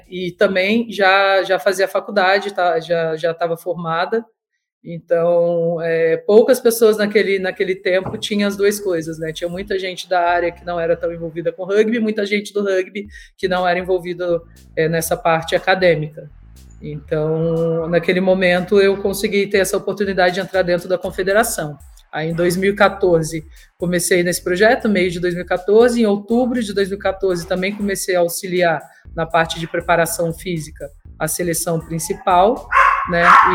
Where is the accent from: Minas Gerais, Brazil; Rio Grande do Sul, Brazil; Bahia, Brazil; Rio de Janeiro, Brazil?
Rio de Janeiro, Brazil; Volta Redonda; now in São Paulo, Brazil; sou do interior do Rio de Janeiro, sou de Volta Redonda. Vim para São Paulo porque eu fui convidada para jogar por um clube em Osasco.